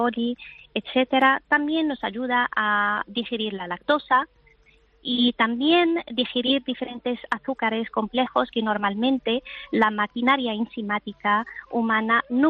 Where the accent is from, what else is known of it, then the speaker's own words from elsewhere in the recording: Morocco; now in Jaén, Spain; Bueno, vivo en Jaén, pero origen de... Soy de Marruecos.